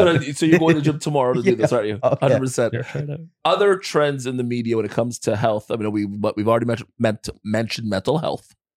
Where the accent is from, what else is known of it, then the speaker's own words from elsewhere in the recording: Jamaica; I'm Jamaican, and I don't carry stress.